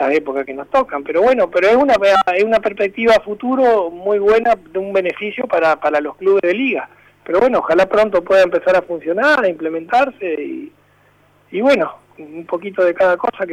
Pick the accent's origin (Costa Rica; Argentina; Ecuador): Argentina; Santa Fe; viste cómo somos acá en Santa Fe, como los argentinos